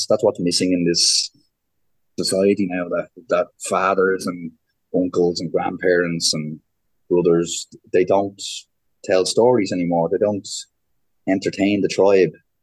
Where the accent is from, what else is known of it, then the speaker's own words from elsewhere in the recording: Dublin, Leinster, Ireland; I was raised Catholic in Dublin in Ireland. Born in 1983, the youngest of five.